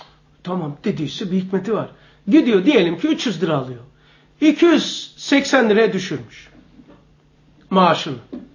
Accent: Zeytinburnu, Istanbul, Turkey; gelenek olarak ben burada büyüdüm, yaşlandım mı? Yaşlandım. Şu anda toplum buraya Zeytinburnu deyince

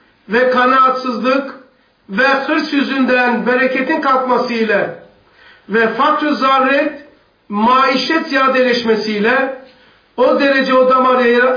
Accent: Black Sea Region, Turkey; Karadeniz'de kızmasına ben oralıyım.

